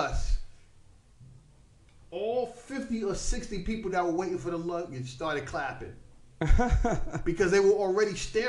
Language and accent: English; Bronx, New York, United States; Right. I'm from the Bronx.